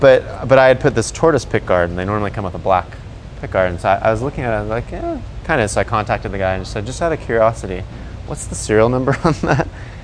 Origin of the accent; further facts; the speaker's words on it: Portland, Oregon, United States; Well, I'm from Portland, Oregon, so it was stolen in Portland and bought again in Portland.